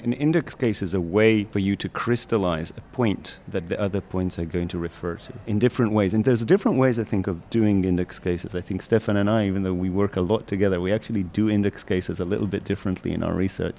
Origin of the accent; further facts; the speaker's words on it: Israel; I come from Israel, where, you know, I'm Ashkenazi and Jewish. It's basically being WASP in Israel